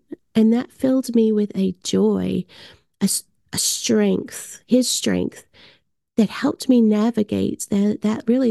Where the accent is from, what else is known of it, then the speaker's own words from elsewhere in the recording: Nashville, Tennessee, United States; I'm from Nashville and love country music